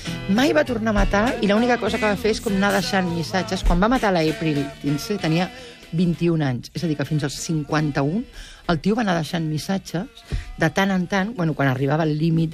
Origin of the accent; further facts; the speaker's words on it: Albons, Catalonia, Spain; El meu poble, que és un poble extraordinari de l'Empordà, que es diu Albons